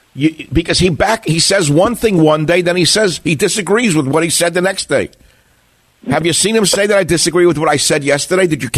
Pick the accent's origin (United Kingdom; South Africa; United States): United States; Queens, New York; They are. I'm from Queens. I can't let an insult go.